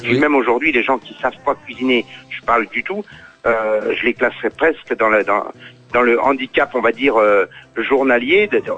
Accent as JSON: {"language": "French", "region": "Nouvelle-Aquitaine", "country": "France", "said": "Mais je suis des Deux-Sèvres"}